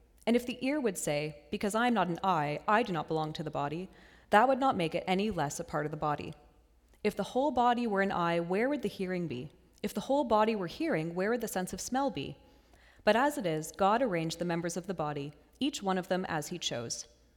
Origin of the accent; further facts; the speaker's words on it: Ottawa, Ontario, Canada; now in Scotland, United Kingdom; I'm from Ottawa and Sunnyside is my home church, but I currently live in Scotland with Matt.